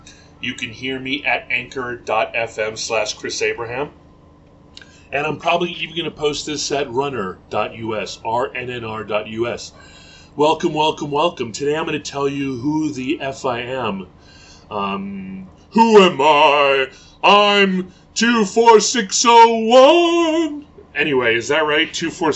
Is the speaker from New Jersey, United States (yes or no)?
yes; Jersey City, New Jersey, United States; born there; I was born in 1970 in Jersey City, New Jersey, in a Catholic hospital, the name of which I forget.